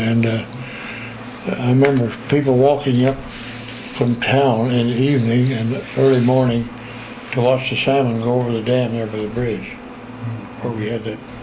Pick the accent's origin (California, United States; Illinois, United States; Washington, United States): Washington, United States; Bellingham; born there; Well, I was born in Bellingham, Washington.